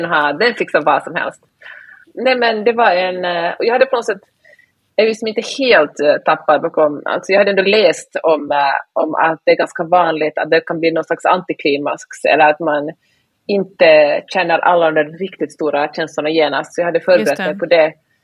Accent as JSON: {"language": "Swedish", "country": "Finland", "first_language": "Swedish", "said": "jag är ju finlandssvensk, så svenska är mitt första språk, och jag talar såklart också finska."}